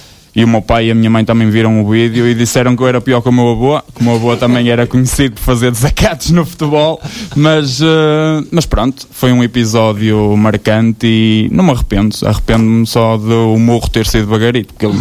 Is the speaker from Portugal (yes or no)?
yes; Alvarenga, Aveiro, Portugal; E achei por bem ir ver o jogo da minha terra. E movimentou muita gente também, e eu não podia ficar de fora.